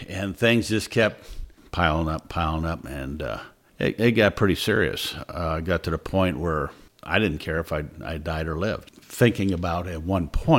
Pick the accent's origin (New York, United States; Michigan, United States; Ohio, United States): Ohio, United States; Dover; also born or lived in Columbus, Ohio; Well, I was born in Columbus, Ohio. We moved around the state and ended up in Dover, Ohio. And it was there that I had graduated from high school.